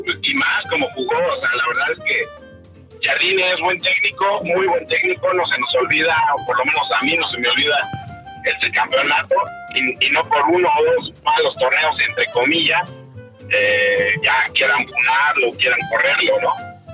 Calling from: Mexico City, Mexico; De aquí de la Ciudad de México.

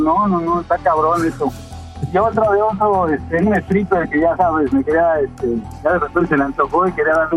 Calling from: Tlalnepantla, State of Mexico, Mexico; Yo estoy aquí en Tlanepantla.

